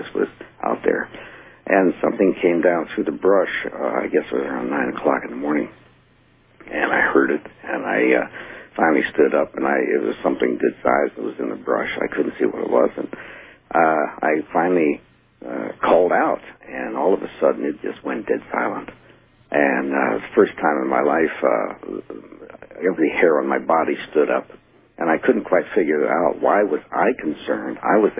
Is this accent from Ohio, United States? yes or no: yes; Canton, Ohio, United States; And I'm a dumb kid from Ohio. I was from Canton, a steel town.